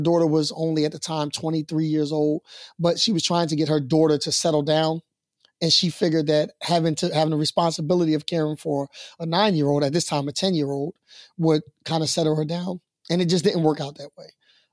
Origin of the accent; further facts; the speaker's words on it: Camden, New Jersey, United States; So I'm from Camden, New Jersey, and I grew up in Camden, New Jersey at a time where Camden was the most violent city in America.